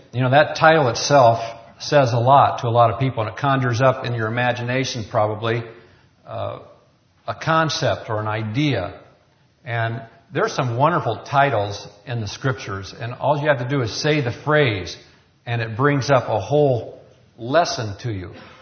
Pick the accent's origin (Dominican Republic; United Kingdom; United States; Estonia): United States; Richmond, Indiana; there was an I.O. convention held in my hometown of Richmond, Indiana.